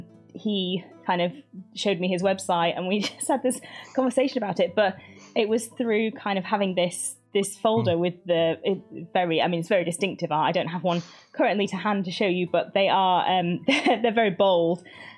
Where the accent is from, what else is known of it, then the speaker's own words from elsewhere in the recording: United Kingdom; Can tell I'm British.